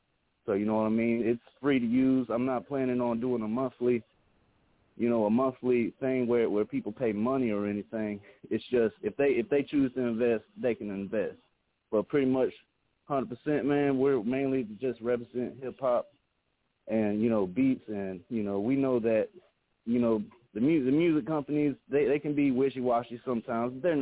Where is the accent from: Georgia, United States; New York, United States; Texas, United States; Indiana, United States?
Georgia, United States; Waynesboro; I'm originally from Waynesboro, Georgia. I'm up here in Virginia right now with my cousins kicking it, man